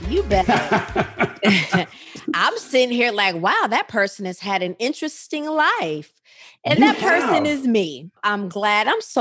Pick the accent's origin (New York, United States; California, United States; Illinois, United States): Illinois, United States; Rockford; Listen, I'm a girl from Rockford, Illinois, who believe I've been assigned to inspire and empower and make impact